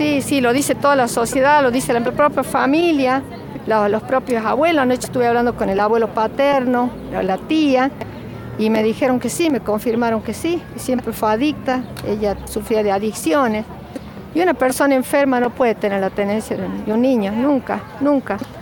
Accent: Chamical, La Rioja, Argentina; Pero yo soy de Chamical y me interesa también porque hay una ola de suicidio en los jóvenes

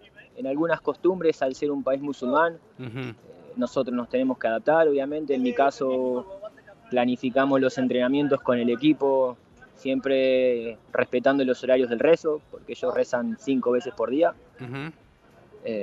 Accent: Argentina; por ahí decís que sos de otro lado, porque donde se enteran que sos de Argentina es fotos.

